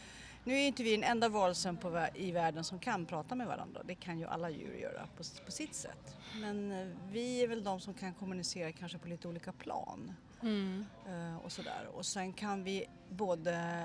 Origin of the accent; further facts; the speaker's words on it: Stockholm, Stockholm County, Sweden; Jag föddes i Stockholm och har alltid bott innanför tullarna.